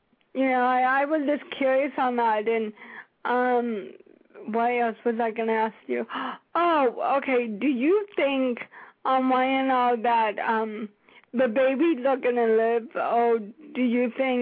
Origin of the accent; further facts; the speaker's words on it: Oregon, United States; When we were growing up in Oregon, my parents' best friend, Dara, had leukemia